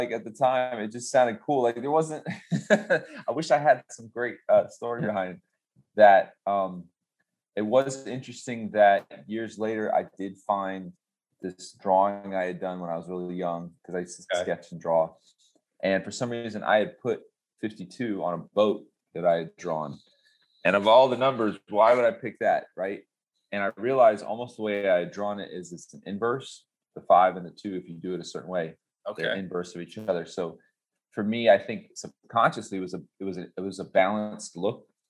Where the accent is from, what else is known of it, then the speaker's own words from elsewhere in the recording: Tampa, Florida, United States; but it's not like there was a graffiti scene growing up in Tampa in the 80s.